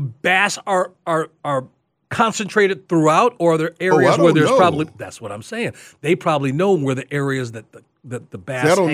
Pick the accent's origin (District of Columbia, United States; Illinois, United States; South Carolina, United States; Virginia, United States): Illinois, United States; Chicago; I grew up in Chicago. No, man. I didn't have to fish in Chicago.